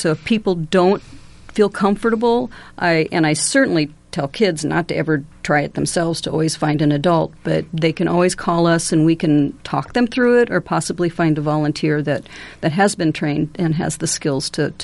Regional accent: Ames, Iowa, United States; I was born and raised here in Ames, and so was my dad.

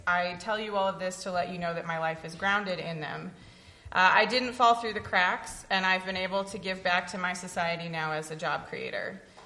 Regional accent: Clinton, Iowa, United States; I am running in Senate District 25, and I was born and raised in Clinton, Iowa.

